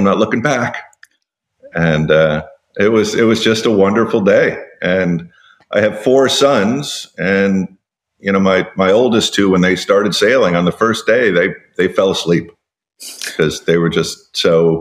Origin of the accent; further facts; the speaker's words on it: Coconut Grove, Florida, United States; I grew up in Coconut Grove.